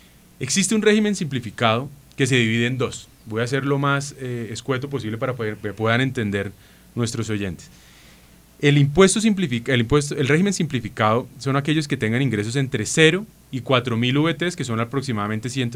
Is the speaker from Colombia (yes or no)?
yes; Bogotá, Colombia; nosotros como bogotanos